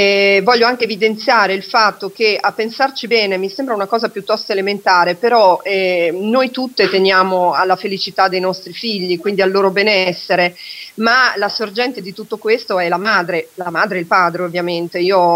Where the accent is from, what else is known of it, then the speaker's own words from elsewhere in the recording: Pesaro, Marche, Italy; Io sono di Pesaro.